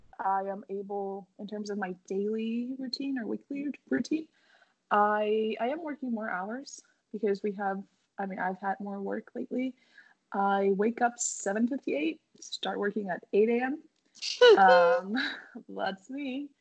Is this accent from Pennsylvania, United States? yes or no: yes; Easton, Pennsylvania, United States; now in Dallas, United States; I'm from Easton, PA.